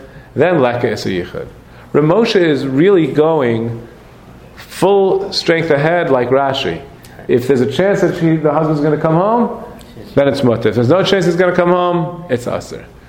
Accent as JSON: {"language": "English", "region": "New York", "country": "United States", "said": "We lived in Washington Heights, that's where I come from. I came from Washington Heights"}